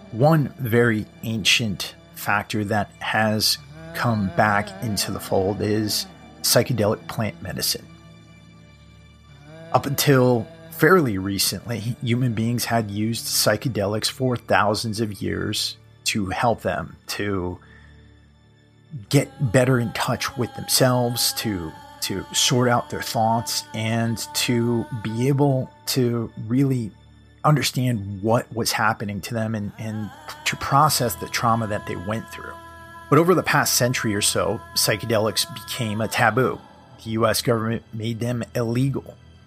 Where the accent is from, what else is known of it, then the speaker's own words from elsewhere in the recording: New York, United States; I grew up like about 45 minutes north of there. I was always in Manhattan as a kid, as a teenager.